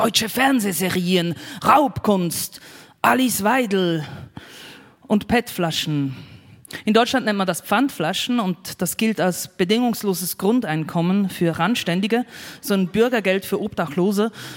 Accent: Aargau, Switzerland; Ja, die ländliche Schweiz, wo ich herkomme, das Fricktal, meine Heimat, das ist klimatisch ja der Zeit schon voraus.

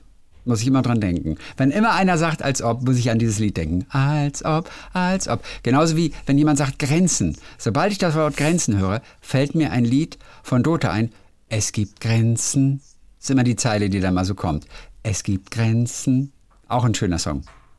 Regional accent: Freiberg, Saxony, Germany; Ich bin in Sachsen in der Nähe von Freiberg aufgewachsen.

